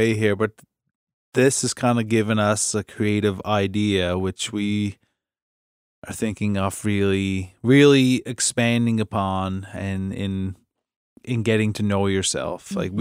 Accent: Nova Scotia, Canada; You don't hear that about that growing up in Cape Breton.

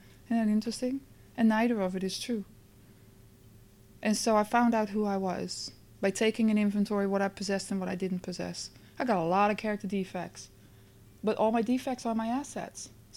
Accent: Netherlands; I'm from the Netherlands. It works different there. That was my excuse. I'm Dutch.

